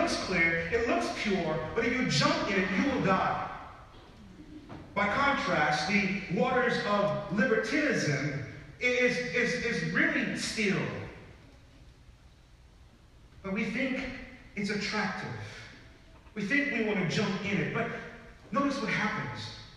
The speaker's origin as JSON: {"language": "English", "country": "St. Lucia", "tie": "born or raised there", "said": "growing up in St. Lucia"}